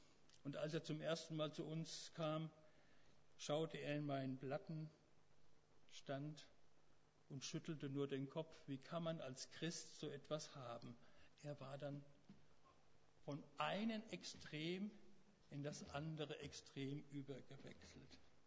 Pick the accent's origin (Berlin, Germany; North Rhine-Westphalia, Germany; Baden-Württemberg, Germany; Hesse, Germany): Hesse, Germany; Heppenheim; Sie kam aus meinem Heimatort, aus Heppenheim.